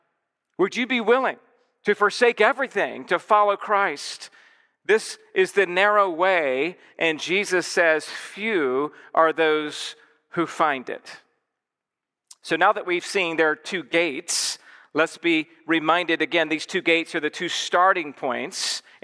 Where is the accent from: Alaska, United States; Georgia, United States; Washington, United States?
Georgia, United States; also born or lived in Los Angeles / Texas; now in Santa Clarita, United States; I mean, I'm from Georgia originally, came to seminary in Los Angeles. I went to Texas. My wife and I moved back to Santa Clarita in 2013